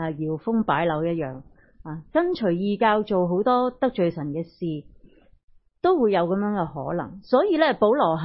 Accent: Hong Kong; 我们香港人确是倾向负面的，确是倾向彷徨

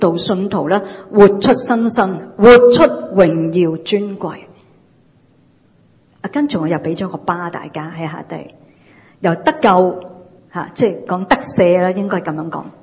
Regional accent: Hong Kong; 我都是香港人来的，不过我们多了一个身份，我哋系香港里面嘅基督徒

